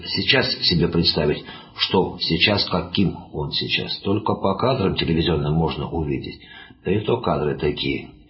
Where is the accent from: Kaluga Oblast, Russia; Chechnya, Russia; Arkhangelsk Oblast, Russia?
Chechnya, Russia; Grozny; moved away as an adult; now in Moscow, Russia